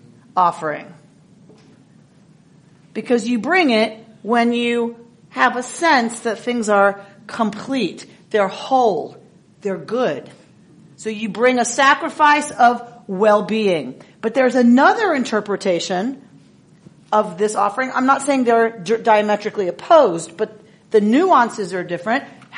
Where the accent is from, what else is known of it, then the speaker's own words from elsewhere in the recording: the South, United States; maybe that's because I'm from the South, but our automatic speech pattern is to say, how are you, to people we are not intimate with.